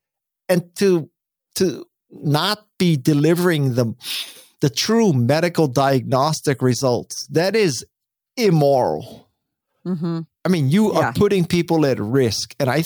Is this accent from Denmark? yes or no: no; Hawaii, United States; I had never learned to surf, even though I grew up in Hawaii